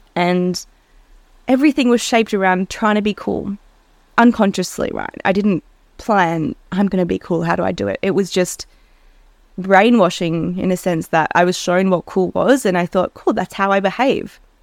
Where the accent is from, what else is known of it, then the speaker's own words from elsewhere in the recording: Melbourne, Victoria, Australia; So I grew up in Melbourne. I never felt like I fit in.